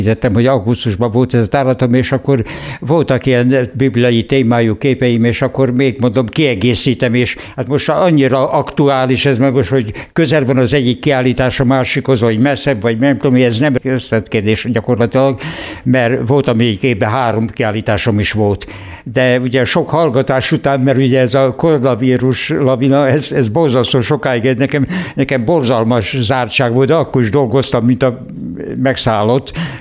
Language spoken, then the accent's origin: Hungarian; Tótkomlós, Békés, Hungary; hát nem ott születtem, magon születtem, de én 26 éves koromig voltam csak Komlóson